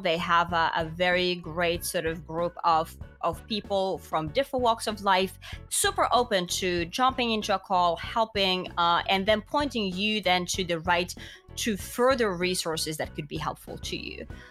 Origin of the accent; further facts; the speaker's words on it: Finland; I'm from Finland, right? Education is free in Finland.